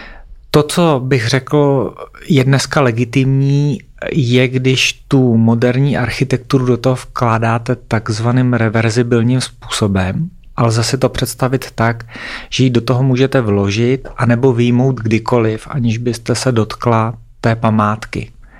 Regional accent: Karlovy Vary, Karlovy Vary Region, Czechia; Byl jsem doma, no.

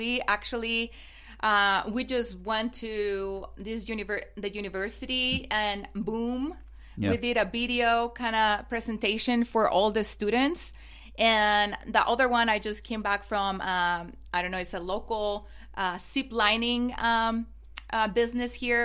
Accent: Mexico; accent: Mexican; English is a second language; moved away as an adult; now in United States; my accent is from Mexico, and super proud. And I just ended up here in the United States

